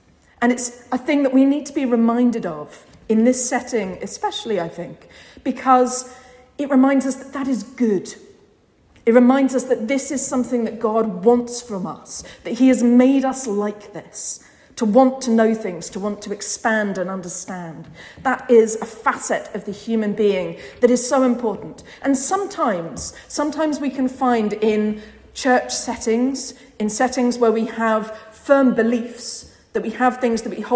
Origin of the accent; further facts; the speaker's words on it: Bournemouth, South West England, United Kingdom; I have a good friend who I grew up with in Bournemouth, in Dorset, which is where I was born, where I'm from.